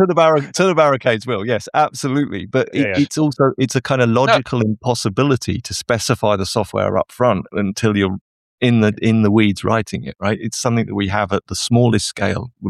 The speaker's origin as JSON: {"language": "English", "country": "United Kingdom", "said": "I'm obviously from Britain originally, and the opposite approach was always taken."}